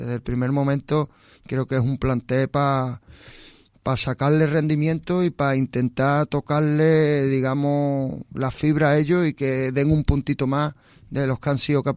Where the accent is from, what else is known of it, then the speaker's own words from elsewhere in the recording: Osuna, Andalusia, Spain; also born or lived in El Saucejo; una buena sintonía entre el Osuna, que es mi pueblo, y el Sauceo, que también es mi otro pueblo